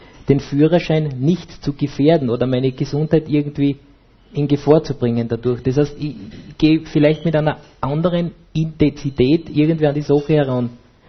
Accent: Styria, Austria; ich bin aus der Steiermark, aus der Obersteiermark

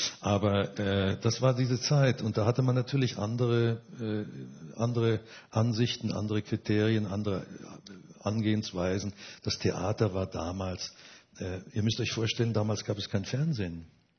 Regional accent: Dresden, Saxony, Germany; born there; Schauen Sie, ich bin in Dresden geboren, im Jahre 1938.

